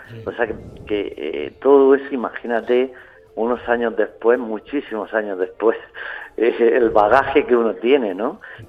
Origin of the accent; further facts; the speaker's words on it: Region of Murcia, Spain; Los que somos de Murcia tenemos que transmitir a todo el que nos vea nuestro corazón y nuestra alma.